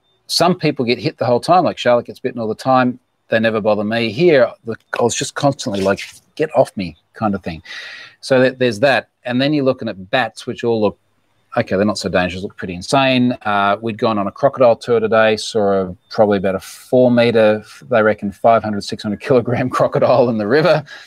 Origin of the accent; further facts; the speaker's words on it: Australia; And just as an Aussie who's very proud of my country and really hasn't seen much of it